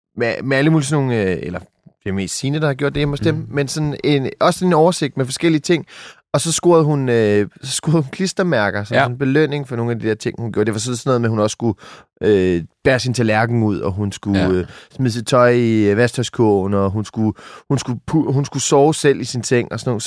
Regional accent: Skælskør, Zealand, Denmark; Jeg er jo fra Skælskør.

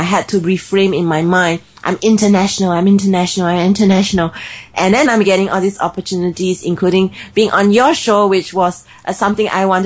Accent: Singapore; accent: Singlish; I don't speak well, I speak weird because I'm Singaporean and I speak Singlish.

